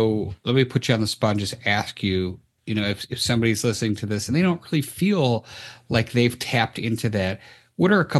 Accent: United States; Nobody's ever used the word chippies on this show, so this has been, as an American, lots of fun.

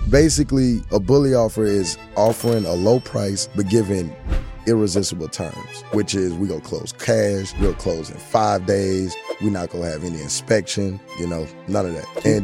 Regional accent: New Orleans, Louisiana, United States; I'm me. I'm from New Orleans, Louisiana. Grew up about 45 minutes away. Bounced all around Louisiana.

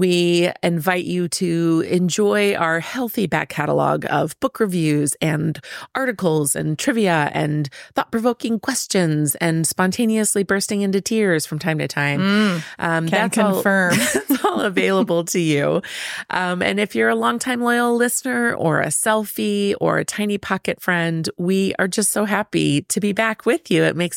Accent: Midwest, United States; I am from the Midwest, but not from Minnesota.

